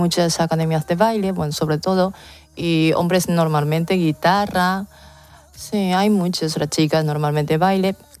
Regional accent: Japan; Spanish is a second language; como quería cantar como soy y como japonesa, que yo no soy española

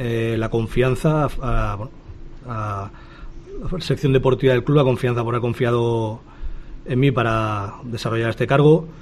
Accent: Catalonia, Spain; que desde pequeño que he estado en Cataluña siempre lo he tenido marcado como mi club referencia

